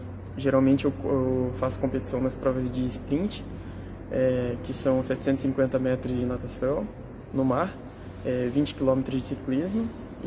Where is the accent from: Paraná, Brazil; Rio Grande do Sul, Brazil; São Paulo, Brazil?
Paraná, Brazil; Matinhos; also born or lived in Curitiba; now in Joinville, Brazil; Eu sou do litoral do Paraná. Eu nasci em Curitiba, mas morei a vida toda em Matinhos, lá no litoral